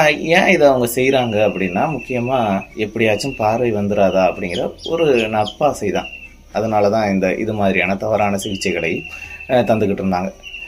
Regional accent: Shanmuganathapuram, Tamil Nadu, India; என்னோட சொந்த ஊர் புதுக்கோட்டை மாவட்டம் சண்முகநாதபுரம். அங்கே தான் நான் பிறந்தேன்.

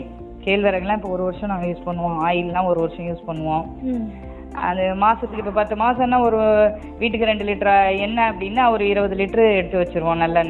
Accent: Neyveli, Tamil Nadu, India; நான் பிறந்து வளர்ந்தது எல்லாம் நெய்வேலி, அப்பா வந்து திருவாரூர் மாவட்டம், நான் கல்யாணம் பண்ணி போனது தஞ்சாவூர் மாவட்டம் ஒருத்தநாடு பக்கத்தில்.

